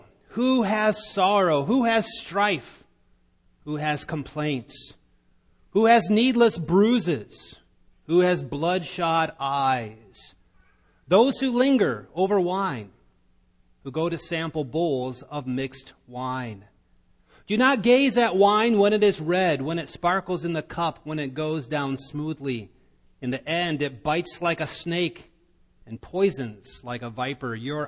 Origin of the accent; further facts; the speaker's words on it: Iowa, United States; I know of growing up in Northwest Iowa, there was an area Christian school